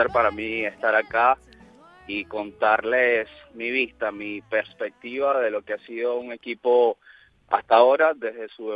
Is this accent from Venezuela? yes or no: yes; Venezuela; now in Atlanta, United States; Sí, soy venezolano, soy periodista desde la universidad